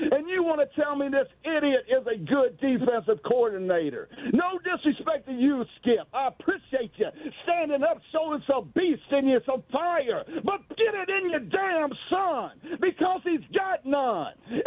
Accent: United States; You might be from South Florida, but I'm from Redneck Walker County. If you can survive in Redneck Walker County, baby, you can survive anywhere.

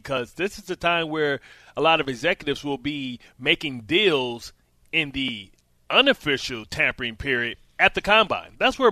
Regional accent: Detroit, Michigan, United States; I played in the NFL for 11 years, and I'm from Detroit, Michigan.

